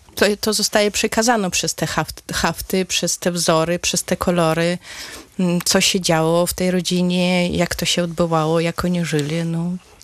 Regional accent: Ukraine; tych koszul wyszytych, tych haftowanych, no, jak ubieramy się, no to widzimy, że jesteśmy Ukraińcami.

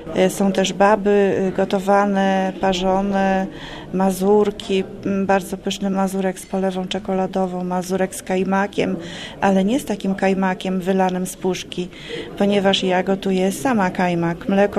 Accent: Lignowy Szlacheckie, Pomeranian Voivodeship, Poland; pochodzę ze wsi Lignowy Szlacheckie. Jestem mieszkanką Kociewia od samego początku, od urodzenia. Mieszkam na Kociewiu, tu się urodziłam.

